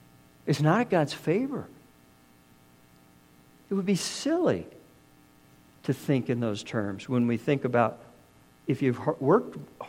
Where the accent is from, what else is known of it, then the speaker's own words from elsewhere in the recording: Canada; I'm a Canadian, right? I'm one of the nice guys.